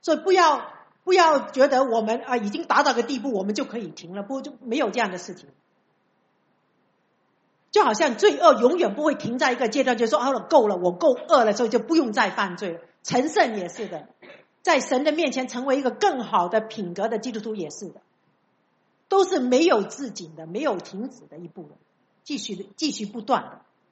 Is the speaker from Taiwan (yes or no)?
no; China; 我们中国人很喜欢讲人情